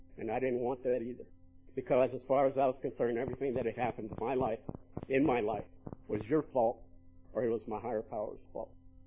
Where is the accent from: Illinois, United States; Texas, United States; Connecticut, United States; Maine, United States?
Texas, United States; moved away; also born or lived in Tucson, Arizona / California; I left my home state of Texas, and I went to Arizona, and I figured if I left, made it geographic, my life would change.